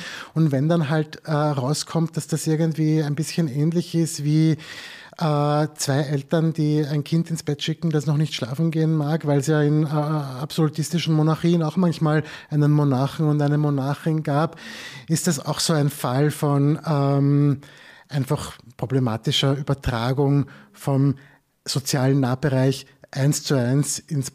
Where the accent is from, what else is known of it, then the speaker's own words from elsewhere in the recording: Austria; wo ich jetzt als Österreicher extra noch nachgeschaut habe